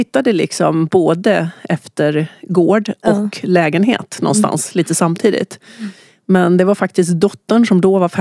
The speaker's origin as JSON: {"language": "Swedish", "town": "Hedemora", "region": "Dalarna County", "country": "Sweden", "tie": "born or raised there", "said": "Hedemora. Mm. Så där är jag uppväxt."}